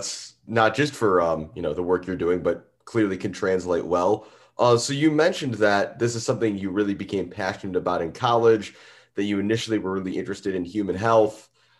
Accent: Great Lakes, United States; taken for granted growing up around the Great Lakes, growing up in places where there was always easy access to fresh water.

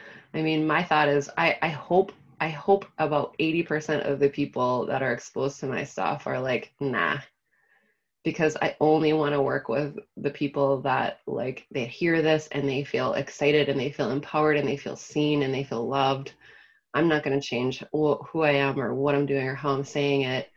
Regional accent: Minnesota, United States; Well, I want to say it's being Minnesotan, but I know it's not, we don't own that.

